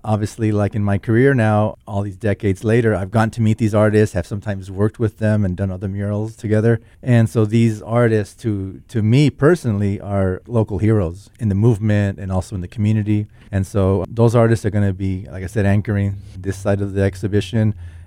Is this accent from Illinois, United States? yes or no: no; Los Angeles, California, United States; So, you know, as a kid growing up in Los Angeles, I would find these incredible murals all over the place when I would walk around Boyle Heights or downtown or wherever